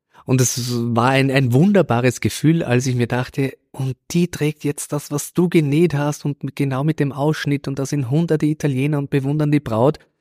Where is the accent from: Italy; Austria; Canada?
Austria; Upper Austria; Dort komme ich her und selbst wenn hier viel Stress ist in der Stadt oder wenn ich unterwegs bin, ich brauche so fast einmal in der Woche einen Abend, einen Nachmittag bei meiner Familie im Mühlviertel